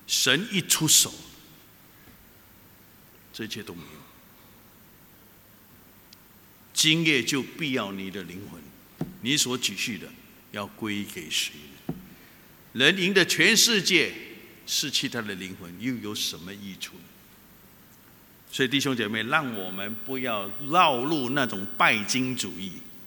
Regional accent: Singapore; 我新加坡人也是啊，邻居有了我们也要有啊

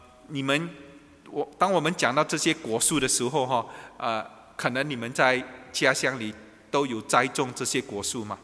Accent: Singapore; 所以呢，我们新加坡人会跑到这个靠近了柔佛州是什么？去一天游

